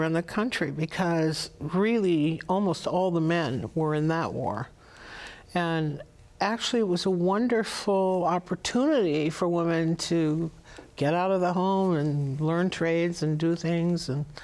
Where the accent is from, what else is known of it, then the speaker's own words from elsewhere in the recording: Stillwater, New York, United States; born there; I was born in Stillwater, New York